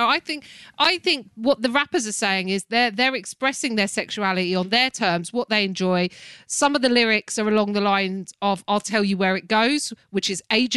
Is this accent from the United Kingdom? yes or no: yes; United Kingdom; Now, as a British person, you know, I want to say wet ass pussy, Andy.